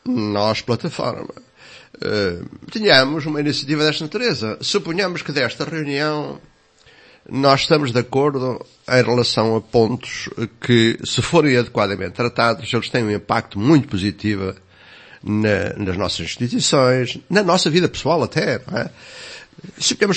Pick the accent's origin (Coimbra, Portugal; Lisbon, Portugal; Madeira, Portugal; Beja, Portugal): Coimbra, Portugal; moved away as an adult; now in Aveiro, Portugal; eu vim de Coimbra para Aveiro nos anos, no início da universidade, portanto, decidi vir para aqui em 1973, ainda antes do 25 de Abril, mas só me instalei cá depois de me doutorar em 1976.